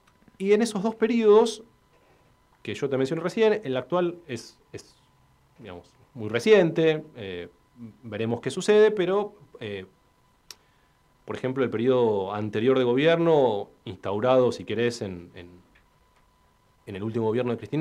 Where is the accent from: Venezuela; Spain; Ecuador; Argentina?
Argentina; continuar hablando de Malvinas, que es un tema que nos hace como argentinos.